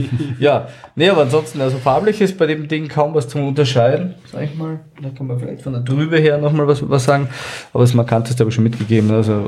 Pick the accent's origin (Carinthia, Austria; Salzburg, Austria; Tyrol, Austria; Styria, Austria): Styria, Austria; born there; also born or lived in Vienna; ich bin gebürtiger Steirer, aber dann lange in Wien